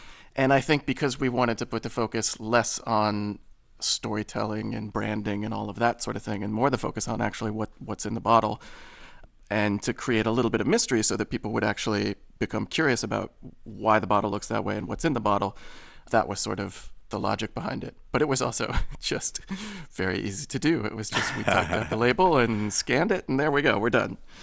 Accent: Kentucky, United States; because I came from Kentucky, so I was kind of around it growing up, and that's where my interest first got started.

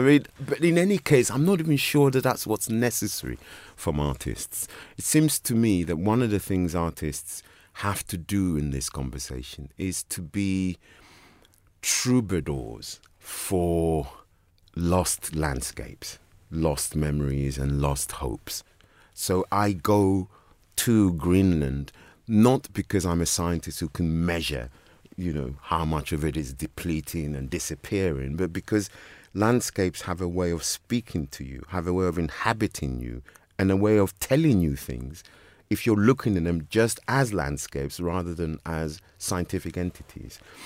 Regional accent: Chelsea, London, United Kingdom; born or raised there

